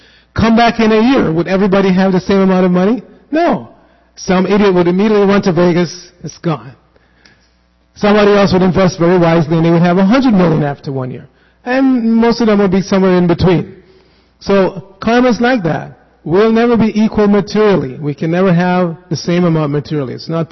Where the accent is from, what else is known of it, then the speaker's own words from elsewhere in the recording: Jamaica; born there; even I was born in Jamaica and we have this famous song that money is okay if it's evenly distributed.